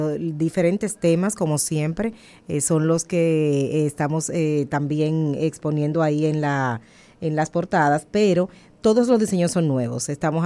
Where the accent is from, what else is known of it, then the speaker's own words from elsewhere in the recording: Dominican Republic; Seguimos siendo esos dominicanos orgullosos de tener la representación en el béisbol como debe de ser.